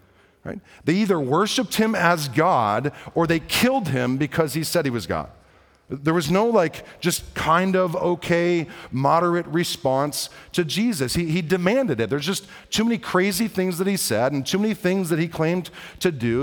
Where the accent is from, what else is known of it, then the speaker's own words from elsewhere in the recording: Detroit, Michigan, United States; now in Fort Worth, United States; It was just I was from Detroit and moved down here to Fort Worth, and I love Fort Worth